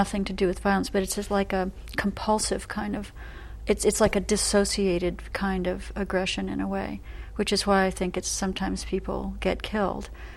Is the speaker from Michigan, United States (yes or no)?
yes; Michigan, United States; this is my first time in Alaska, and I'm from Michigan, so I've certainly experienced cold weather before